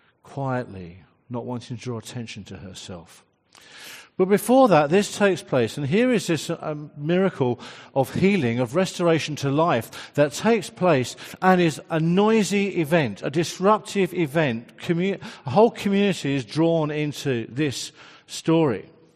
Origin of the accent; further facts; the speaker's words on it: England, United Kingdom; I don't think as an English person I can get away with saying salvos. I just can't get the right intonation.